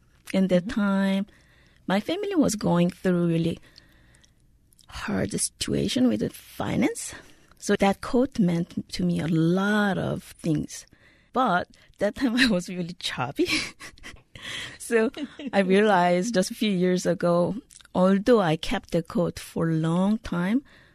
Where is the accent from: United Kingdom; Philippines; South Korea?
South Korea; moved away as an adult; also born or lived in Germany; now in United States; I'm a classical cellist. I'm from South Korea. I came here after my studies in Germany